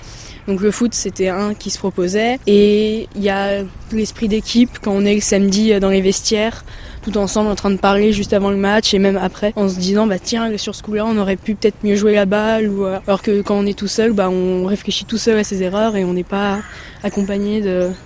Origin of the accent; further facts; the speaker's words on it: Brittany, France; je suis bretonne, donc ça nous fait un point commun.